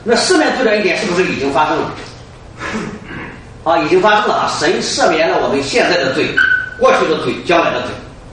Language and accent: Chinese; Shandong, China; moved away; 最近我们回过中国啊，中国现在这个高铁非常的快啊，从我老家山东到北京就两个小时啊，以前要十几个小时。